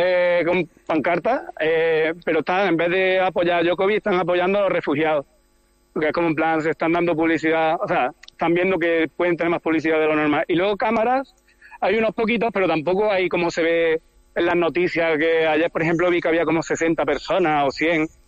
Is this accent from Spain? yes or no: yes; Lucena, Andalusia, Spain; now in Australia; Ah, pues mira, casualmente creo que estamos aquí 4 de Lucena.